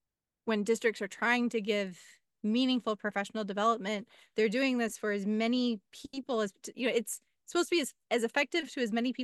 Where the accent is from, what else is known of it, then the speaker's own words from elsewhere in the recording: Illinois, United States; And I grew up in the Chicago suburbs. And so out there, there's a lot of physics.